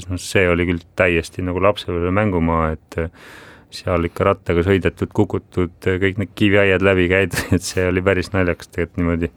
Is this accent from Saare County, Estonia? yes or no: yes; Kuressaare, Saare County, Estonia; mina kasvasin, sündisin küll Kuressaares, aga väga palju aega veetsin ka oma vanavanemate pool nagu Läänesaaremalt, siis Karala ja Lümanda kandis.